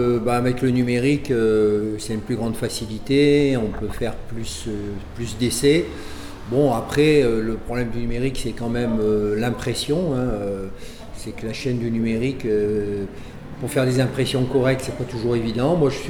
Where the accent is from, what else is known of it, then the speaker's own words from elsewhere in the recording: Dunkirk, Hauts-de-France, France; moved away; moi je suis originaire de Dunkerque, même si ça fait 40 ans que je vis en Rhône-Alpes.